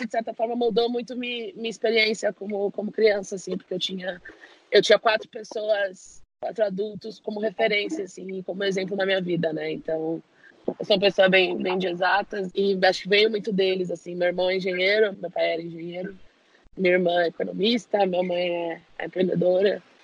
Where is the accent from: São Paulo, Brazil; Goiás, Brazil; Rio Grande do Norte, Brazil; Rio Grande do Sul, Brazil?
São Paulo, Brazil; tenho 26 anos, sou daqui de São Paulo, capital.